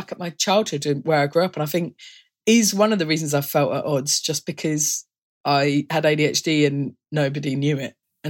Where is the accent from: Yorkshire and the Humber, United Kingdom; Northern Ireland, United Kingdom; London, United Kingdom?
London, United Kingdom; Orpington; I'm from Orpington in Kent. Well, I said it, and I'm from St. Mary Cray, which is like a smaller part of Orpington, but I've always just said Orpington.